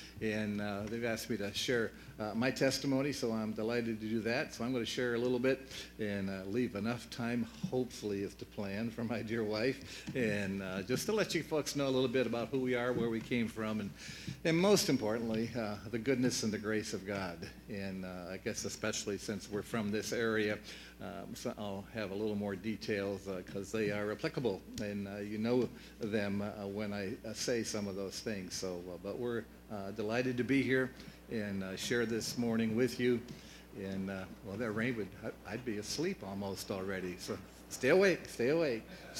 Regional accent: Painesville, Ohio, United States; also born or lived in Mentor; But I was born in Painesville, and I guess we lived in Mentor for a couple of years

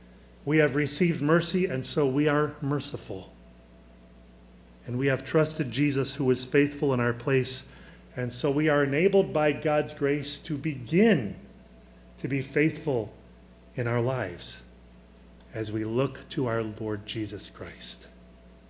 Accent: Le Roy, United States; Growing up in Leroy, you know, I'd be out playing baseball with my brothers in the backyard.

